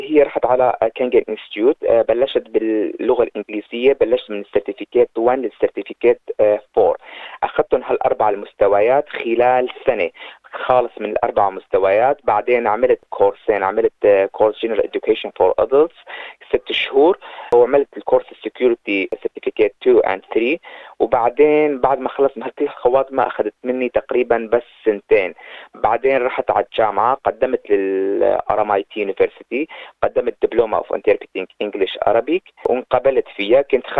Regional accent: Syria; now in Australia; يعني تصور المحل اللي أنا اجيت فيه من سوريا على أستراليا

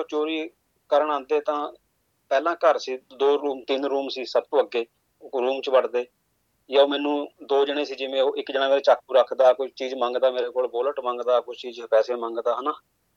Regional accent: Pehowa, Haryana, India; now in Australia; ਮੈਂ ਹਰਿਆਣੇ ਤੋਂ ਹਾਂ ਜੀ, ਪੇਵਾ ਸ਼ਹਿਰ ਹੈ ਜੀ ਸਾਡਾ, ਕੁਰੂਕਸ਼ੇਤਰ ਡਿਸਟ੍ਰਿਕਟ ਜੀ।

